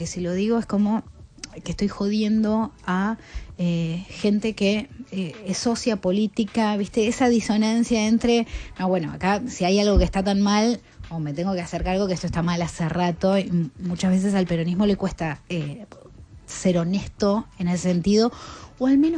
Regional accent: Bahía Blanca, Buenos Aires Province, Argentina; Yo soy de Bahía Blanca.

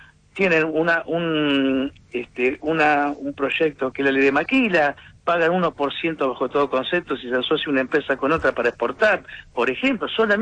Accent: Argentina; como argentinos, todos tenemos que pensar

